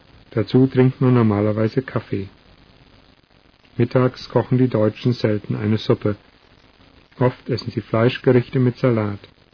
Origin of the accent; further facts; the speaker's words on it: Russia; German is a second language; now in Germany; In meiner Heimat verdunkeln die Menschen die Fenster öfter mit Gardinen, obwohl das in meiner Familie nicht der Fall war. Ich glaube, in Russland würde ein Spezialgeschäft für Rollläden wahrscheinlich pleite machen.